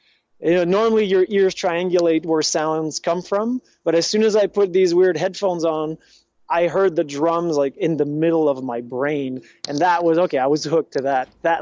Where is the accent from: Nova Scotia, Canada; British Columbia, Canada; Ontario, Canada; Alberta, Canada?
Ontario, Canada; Toronto; born there; I was born in Toronto, so my dad is from Ontario, so English Canada, but my mom is from Quebec, so I don't have the typical GSP Quebecois accent